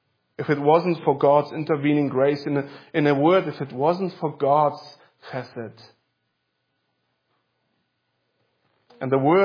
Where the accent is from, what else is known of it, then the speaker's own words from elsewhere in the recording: United States; and being an American, you know that people immigrate into another country for one simple reason, and that is to have a better life.